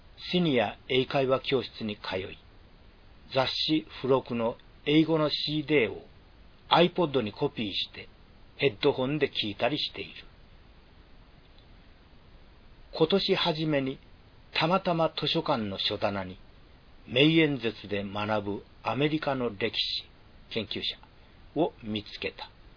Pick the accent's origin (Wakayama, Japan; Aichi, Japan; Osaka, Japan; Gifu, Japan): Wakayama, Japan; 心理学の大御所、太田芳夫教授が一緒され、僕が南紀熊野出身と知るや、随分親しくしてくれた。